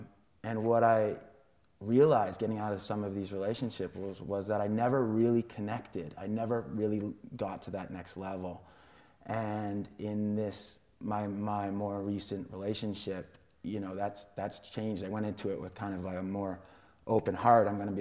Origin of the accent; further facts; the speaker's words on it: Canada; I grew up in Canada